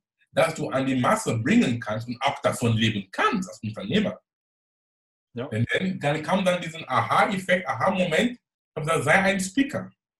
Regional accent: Cameroon; German is a second language; now in Germany; weil ich komme aus Kamerun ursprünglich, ich konnte kein Deutsch sprechen. Es war wirklich ein spannender Weg, mein Weg hier in einem fremden Land, die Sprache zu lernen

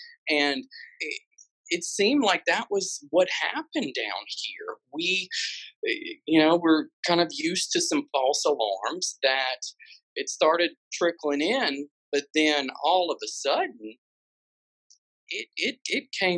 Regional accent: Pensacola, Florida, United States; also born or lived in Iberia, Louisiana / Texas; now in New Orleans, United States; I was born in Yiberia, Louisiana, and basically grew up in Pensacola, Florida, and basically kind of found myself up through Texas

